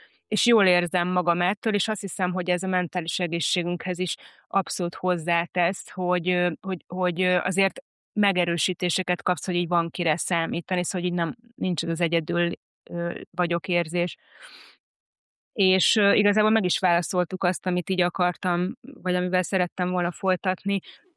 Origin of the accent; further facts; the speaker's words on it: Lake Balaton, Hungary; also born or lived in Budapest; én ugye szintén itt nőttem föl vidéken, Balatonnál, de ugye 16 évet Budapesten töltöttem